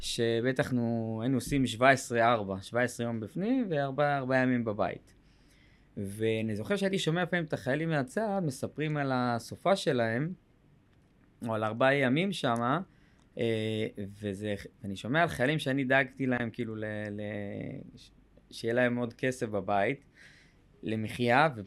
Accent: Northern District, Israel; אני גדלתי בצפון הרחוק בפריפריה

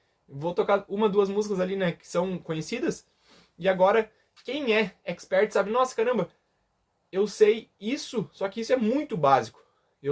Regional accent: Brazil; mas que nós somos brasileiros e a gente é resistente para fazer as coisas dar certo

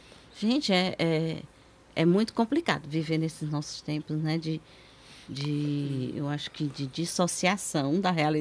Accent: Juazeiro do Norte, Ceará, Brazil; Os meus vizinhos, quando era pequena, lá no Ruazeiro.

